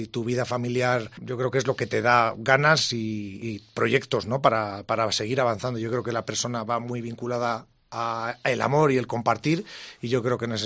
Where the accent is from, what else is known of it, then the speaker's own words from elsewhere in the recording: Palencia, Castile and León, Spain; Soy uno más de Palencia que tiene la responsabilidad de representarlos